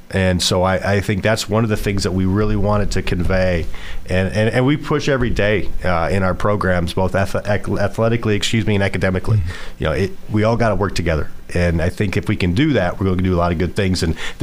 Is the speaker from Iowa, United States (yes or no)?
yes; Waterloo, Iowa, United States; We're both from Waterloo, Cedar Falls area.